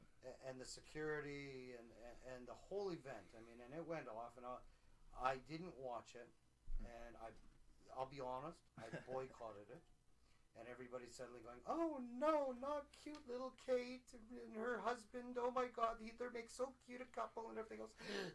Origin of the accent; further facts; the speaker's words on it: Canada; I'm Canadian